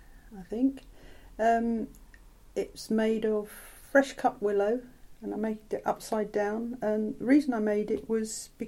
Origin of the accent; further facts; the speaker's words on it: South East England, United Kingdom; born there; I was born in Kent on 29th of June 1955.